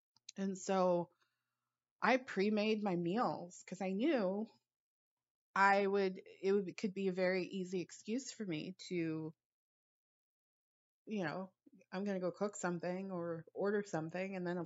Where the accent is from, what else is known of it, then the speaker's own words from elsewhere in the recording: Los Angeles, California, United States; So when I grew up in Los Angeles and, everybody knows Los Angeles for its traffic. And when I graduated from college and I went to school in Los Angeles at USC